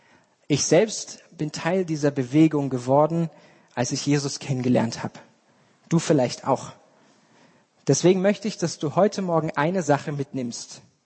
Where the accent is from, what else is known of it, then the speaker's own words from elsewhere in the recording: Germany; born there; Ich bin selbst in der DDR geboren